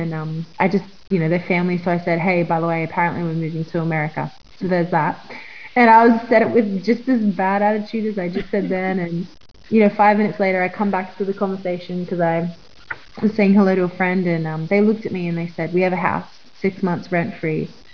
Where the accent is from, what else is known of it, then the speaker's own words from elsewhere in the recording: Australia; now in United States; but it's kind of wild because I am so Australian. I never ever expected that I would ever leave